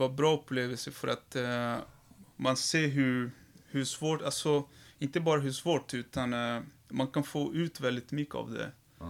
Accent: Santos, São Paulo, Brazil; Swedish is a second language; now in Sweden; oftast de små städerna eller de små områden som jag kommer ifrån, Santos, det är väldigt mycket så faktiskt.

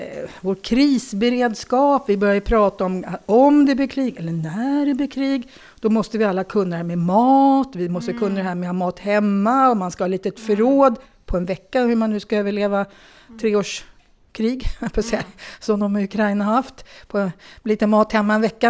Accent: Bollmora, Stockholm County, Sweden; Jag är en asfaltsunge från Bollmora som inte vet vad man gör med saker man odlar.

